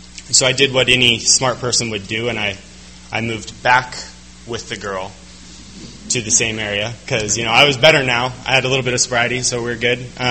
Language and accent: English; Colorado, United States; I'm from Colorado.